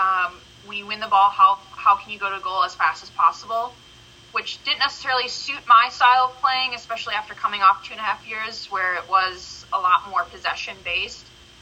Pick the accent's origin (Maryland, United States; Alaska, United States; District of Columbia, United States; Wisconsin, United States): Wisconsin, United States; Appleton; I grew up in Appleton, went to school at UW-Milwaukee, just an hour and a half away